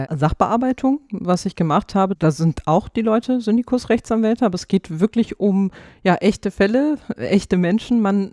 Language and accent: German; Hanover, Lower Saxony, Germany; In meiner Heimatstadt in Hannover, an der Leibniz-Uni dort. Erstes Examen gemacht und fürs zweite Examen bin ich dann nach NRW gekommen.